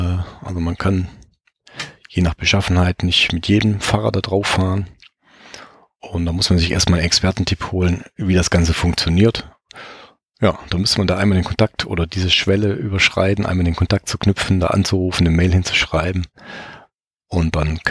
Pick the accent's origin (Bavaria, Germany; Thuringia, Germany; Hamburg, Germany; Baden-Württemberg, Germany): Baden-Württemberg, Germany; ich komme ursprünglich aus Baden-Württemberg